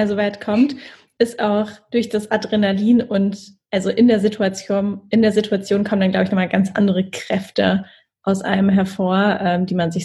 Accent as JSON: {"language": "German", "town": "Mannheim", "region": "Baden-Württemberg", "country": "Germany", "tie": "born or raised there", "said": "ein Freund von mir aus Mannheim, aus meiner Heimat, hatte genau ähnliche Dinge berichtet."}